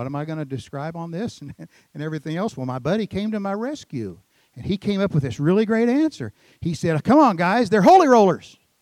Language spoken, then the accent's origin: English; Oklahoma City, Oklahoma, United States; I grew up in the Oklahoma City area, so try to overlook this part, but I was a Putnam City Pirate all those many years ago